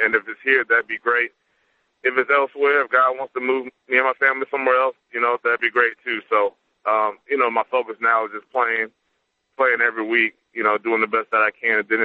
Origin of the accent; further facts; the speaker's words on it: the South, United States; So, I am from the South, like you said, but, you know, after 5 years being here, you know, I've gotten used to what it is up here